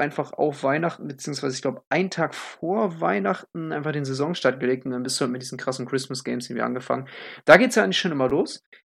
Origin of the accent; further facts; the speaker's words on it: Northern Germany, Germany; Ich meine, ich komme aus Norddeutschland, ich habe jetzt nicht den Riesenbezug zu Wintersport.